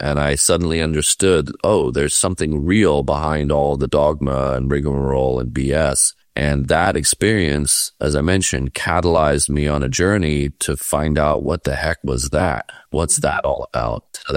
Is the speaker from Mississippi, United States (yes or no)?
no; Fort Lauderdale, Florida, United States; This was in South Florida, where I grew up in Fort Lauderdale.